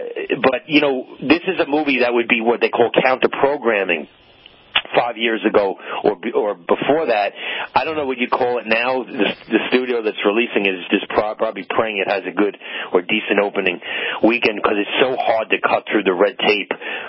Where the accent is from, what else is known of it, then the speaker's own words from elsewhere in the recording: New York, United States; I grew up in New York.